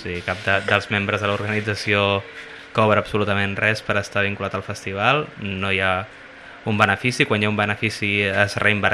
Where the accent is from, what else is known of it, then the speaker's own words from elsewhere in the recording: Vilanova i la Geltrú, Catalonia, Spain; sóc de Vilanova